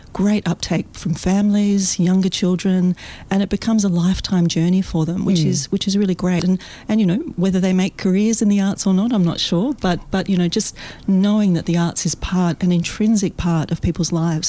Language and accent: English; Melbourne, Victoria, Australia; I grew up here in Melbourne.